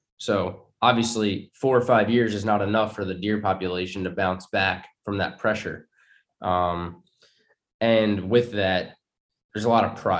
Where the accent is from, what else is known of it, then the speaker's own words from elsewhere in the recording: New York, United States; Maybe it's a little bit of softness growing up in New York